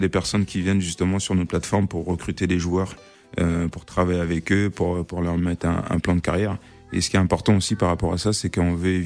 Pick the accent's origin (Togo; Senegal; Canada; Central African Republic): Central African Republic; now in France; j'ai opté pour mon pays d'origine qui est la Centrafrique